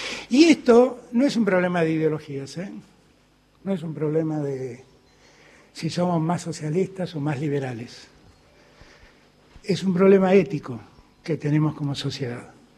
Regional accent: Argentina; Yo quiero mucho a mi continente. Soy un argentino, pero que ama América Latina.

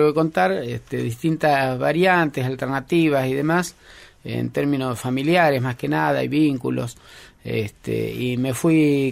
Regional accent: Bella Vista, Corrientes, Argentina; Bellavista, la ciudad de Bellavista. Nací en los montes, digamos, en la costa del río Santa Lucía.

